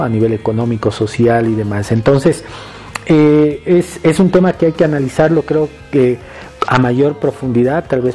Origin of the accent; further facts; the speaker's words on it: Bolivia; en temas de los incendios que hemos tenido el año pasado